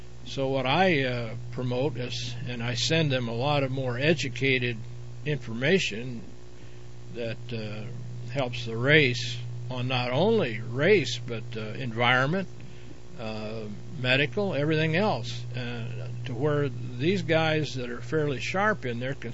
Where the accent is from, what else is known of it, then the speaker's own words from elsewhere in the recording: Albuquerque, New Mexico, United States; I'm from New Mexico, Albuquerque. I've done time there, Texas, and Georgia.